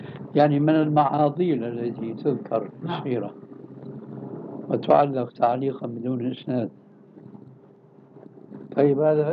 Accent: Syria; هي مشهورة عندنا في سوريا

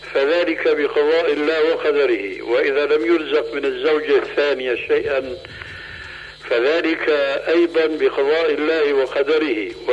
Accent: Syria; هيك كما يقولون عندنا في سوريا

